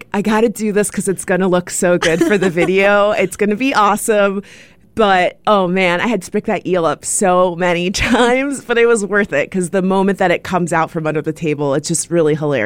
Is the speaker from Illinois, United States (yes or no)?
no; Florida, United States; my personal experience growing up in South Florida, oftentimes being the only Black person in my school or at work